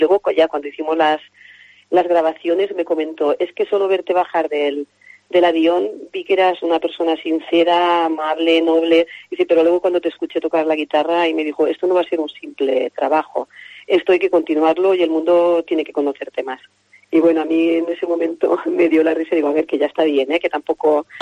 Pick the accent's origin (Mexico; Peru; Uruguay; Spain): Spain; Almazora, Valencian Community; yo digo que soy un poco del mundo, pero verdaderamente, para que nadie se enfade, soy de Almazora, pero tengo muchísimos vínculos con Villarreal